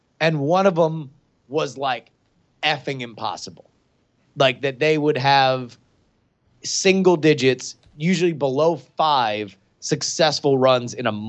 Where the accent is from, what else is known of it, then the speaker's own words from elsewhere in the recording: Florida, United States; Andrew and I growing up in Florida